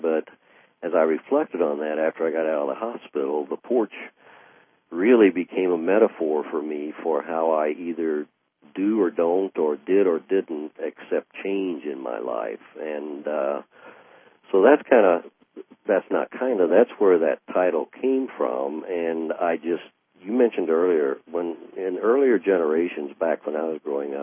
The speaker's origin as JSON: {"language": "English", "town": "Columbus", "region": "Indiana", "country": "United States", "tie": "born or raised there", "said": "when I was a little guy growing up in Columbus, Indiana, every beautiful day that you just mentioned with the sunshine out"}